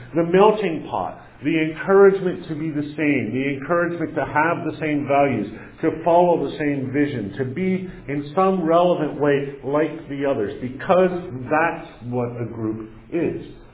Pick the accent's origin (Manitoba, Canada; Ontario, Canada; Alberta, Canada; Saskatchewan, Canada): Ontario, Canada; Metcalf; I grew up in Metcalf, Ontario, small farm town, South Ottawa, population 500.